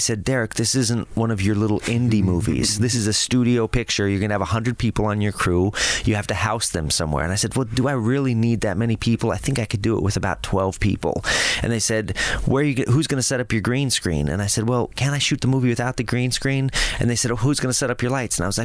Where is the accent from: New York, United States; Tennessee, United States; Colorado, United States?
Colorado, United States; Lakewood; Lakewood, Colorado.